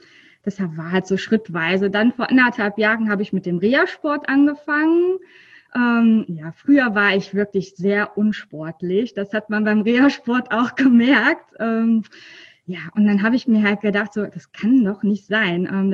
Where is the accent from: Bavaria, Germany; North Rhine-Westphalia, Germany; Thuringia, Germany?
North Rhine-Westphalia, Germany; ich komme aus der Nähe von Köln. Die Bibliothek liegt auch in Bergheim, hier wohne ich auch